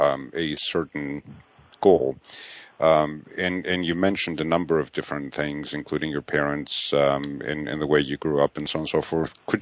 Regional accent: Greece; I grew 5,000 miles away from America, but growing up in Greece

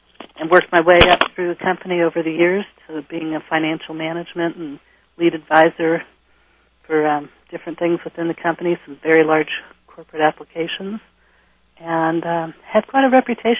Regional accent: San Francisco, California, United States; born there; I was born in San Francisco, and I'm back in that area now.

